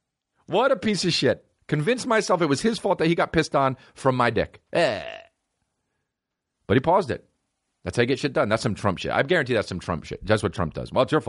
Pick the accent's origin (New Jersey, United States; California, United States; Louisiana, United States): New Jersey, United States; Montclair; I grew up in Montclair, New Jersey, and there was like the bad part and the good part.